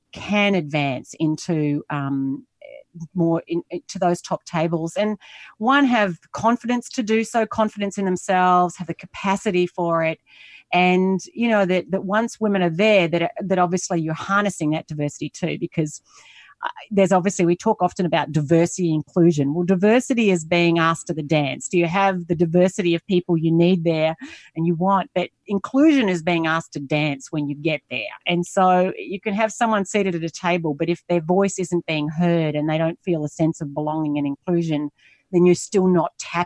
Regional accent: Australia; moved away as an adult; also born or lived in United States; now in Singapore; I am Australian. I'm currently based in Asia, in Singapore. I lived in the US for 11 years and I'm constantly on planes traveling around the world.

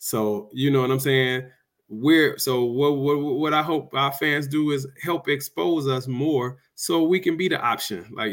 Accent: Chicago, Illinois, United States; Because you know, we come from Chicago

